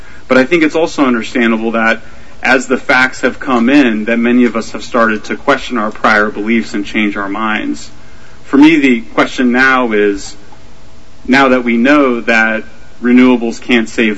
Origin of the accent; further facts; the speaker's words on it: California, United States; In my home state of California, we've been stuffing a lot of natural gas into the side of a mountain